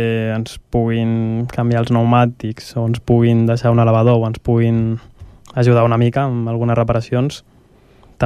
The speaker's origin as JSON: {"language": "Catalan", "town": "Sant Cugat del Vallès", "region": "Catalonia", "country": "Spain", "tie": "born or raised there", "said": "sobretot de Sant Cugat, al final som d'aquí de tota la vida"}